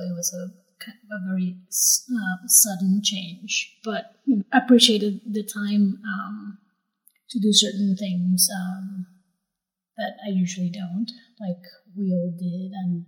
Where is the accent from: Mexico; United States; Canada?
Mexico; Mexico City; also born or lived in Oaxaca; I grew up in Mexico City, and I consider myself from those places, but also very, very much from here